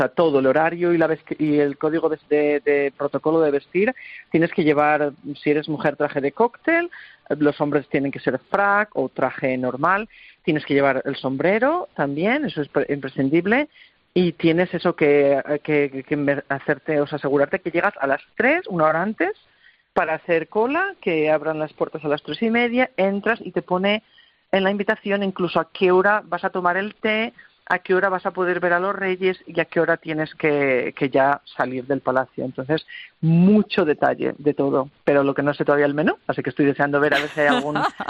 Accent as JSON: {"language": "Spanish", "town": "Salamanca", "region": "Castile and León", "country": "Spain", "lives_now": "United Kingdom", "said": "había terminado biología en la Universidad de Salamanca, de donde soy"}